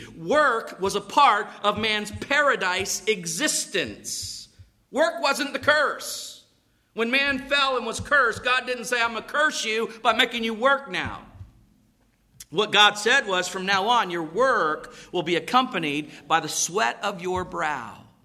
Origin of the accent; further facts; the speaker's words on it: Florida, United States; I grew up in Florida and I tell you that there are trees that are not pleasing to the eye.